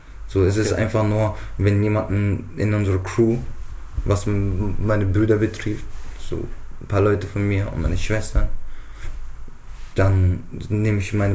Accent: Offenbach, Hesse, Germany; Und ich sage, ich komme aus Frankfurt, Offenbach.

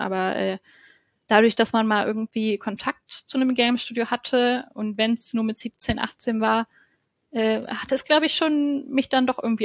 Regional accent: Brandenburg, Germany; Ich komme vom Dorf aus Brandenburg.

